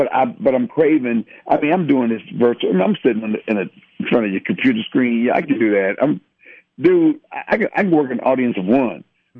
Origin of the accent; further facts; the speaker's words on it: Benton Harbor, Michigan, United States; Their names always stuck out in my mind because I'm from Benton Harbor, Michigan.